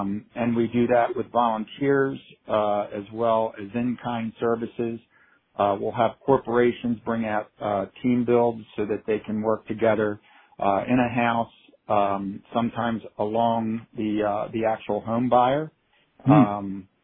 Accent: Maryland, United States; I grew up in so my parents were born in Dundalk, the Canton area, and we grew up in the Anne Arundel County area

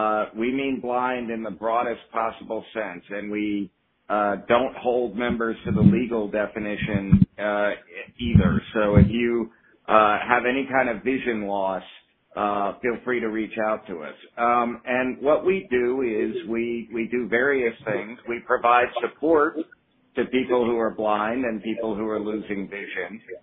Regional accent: South Carolina, United States; now in Baltimore, United States; And then over the years, I did various volunteer work for the Federation in my home state of South Carolina.

